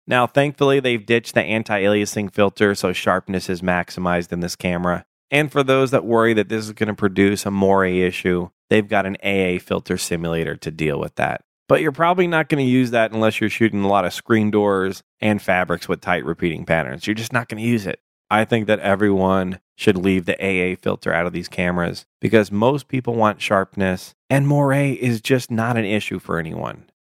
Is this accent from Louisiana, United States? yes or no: no; Chicago, Illinois, United States; he serves the people of Chicago, my hometown.